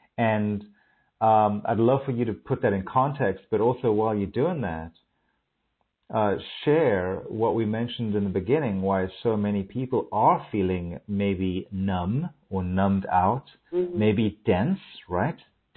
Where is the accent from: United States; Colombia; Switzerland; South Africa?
South Africa; And so we're both from South Africa originally.